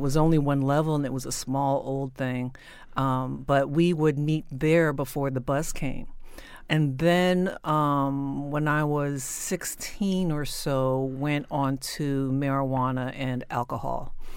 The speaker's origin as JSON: {"language": "English", "region": "New Jersey", "country": "United States", "tie": "born or raised there", "said": "I grew up in South Jersey. I went to public school. And from there, I went to college in Philadelphia, to Temple University."}